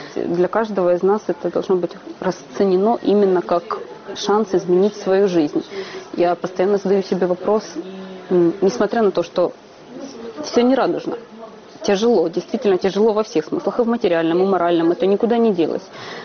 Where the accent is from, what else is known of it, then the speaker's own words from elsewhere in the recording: Donetsk, Donetsk Oblast, Ukraine; now in Kyiv, Ukraine; будучи врачом интерном в родном городе Донецке